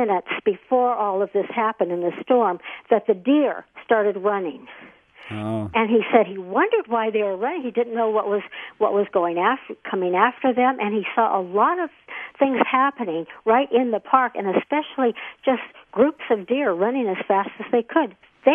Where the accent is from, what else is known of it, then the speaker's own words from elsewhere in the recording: Chicago, Illinois, United States; born there; accent: Midwestern; I was born in Chicago, so every once in a while you'll hear a Midwestern something from me, but I've lived many places, but I'm Midwesterner at heart.